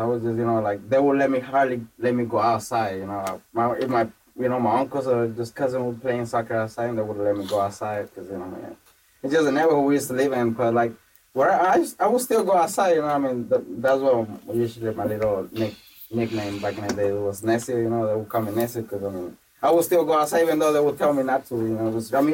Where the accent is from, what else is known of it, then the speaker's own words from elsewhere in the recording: Tijuana, Baja California, Mexico; But I was born and raised in Tijuana, so it's kind of, you know, a little weird.